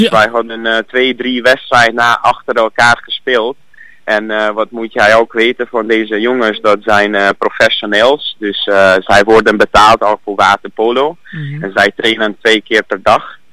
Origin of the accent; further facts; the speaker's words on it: Hungary; Dutch is a second language; now in Netherlands; Ik kom uit van Hongarije. En ik woon hier in Nederland al 8 jaar.